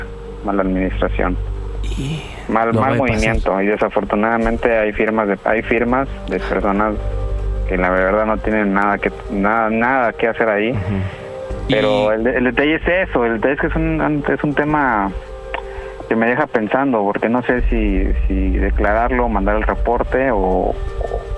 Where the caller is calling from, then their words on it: Chiapas, Mexico; de Chiapas.